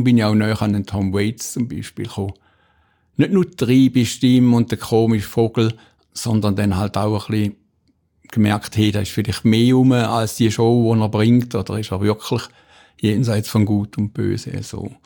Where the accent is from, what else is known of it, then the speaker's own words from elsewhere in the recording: Stein am Rhein, Schaffhausen, Switzerland; Ich bin am Wasser aufgewachsen. Wer nicht, das nicht ist, der weiss nicht, was das bedeutet für ein Kind. Wir haben in Stey am Rhein gewohnt, wunderschönes Städtchen. Meine Eltern haben dort eine Metzgerei und ein Restaurant gehabt